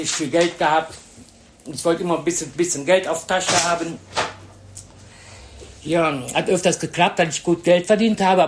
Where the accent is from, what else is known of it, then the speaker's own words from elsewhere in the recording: Cologne, North Rhine-Westphalia, Germany; born there; Ja, ich bin in Köln geboren worden.